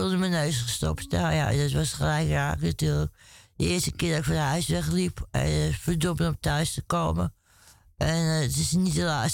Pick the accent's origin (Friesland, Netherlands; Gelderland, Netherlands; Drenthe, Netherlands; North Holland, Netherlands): North Holland, Netherlands; Amsterdam; Ja, ik kom uit Amsterdam.